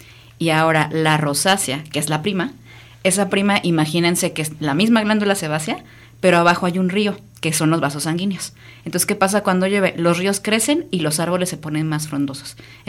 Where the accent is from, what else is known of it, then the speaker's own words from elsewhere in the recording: Mexico; no voy a comer picante porque al final somos mexicanos.